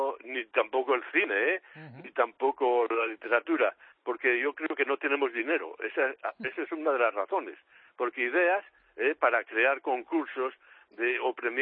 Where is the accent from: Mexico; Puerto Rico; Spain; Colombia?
Spain; Aibar, Navarre; desde niño en mi pueblo de Aibar, Navarra, estudié música desde pequeño